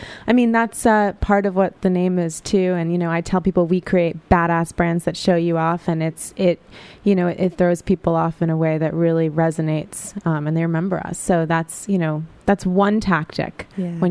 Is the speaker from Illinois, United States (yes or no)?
no; New York City, New York, United States; we love Brooklyn and we love to work and I love being productive. I'm from New York City.